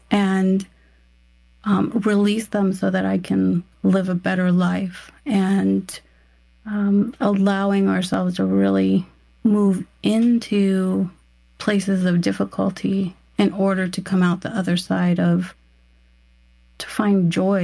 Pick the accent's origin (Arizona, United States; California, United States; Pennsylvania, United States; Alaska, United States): Arizona, United States; Yuma; because I grew up in Yuma, Arizona. We're right on the border. And so there's a large Hispanic population